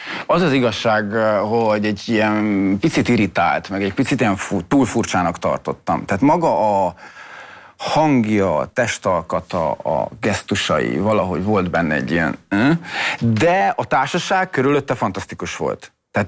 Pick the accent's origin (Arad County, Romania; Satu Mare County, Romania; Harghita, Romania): Harghita, Romania; Miercurea Ciuc; Csíkszeredában születtem, akkor nagyjából minden fiú, vagy minden második fiú jégkorongozott.